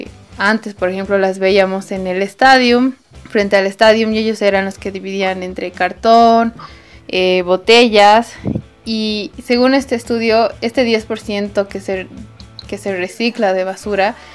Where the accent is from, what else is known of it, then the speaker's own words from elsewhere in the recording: Bolivia; ¿Por qué como bolivianos no estamos acostumbrados a reutilizar la basura